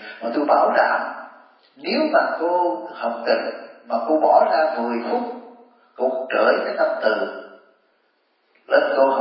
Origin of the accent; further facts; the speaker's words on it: Biên Hòa, Đồng Nai, Vietnam; như tôi là người Biên Hòa